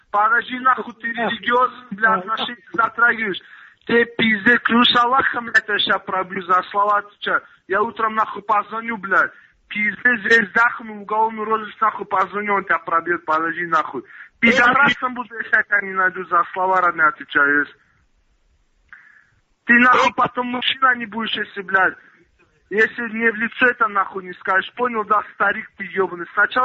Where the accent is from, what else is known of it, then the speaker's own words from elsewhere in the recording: Dagestan, Russia; Панаци, я панаци, аварец.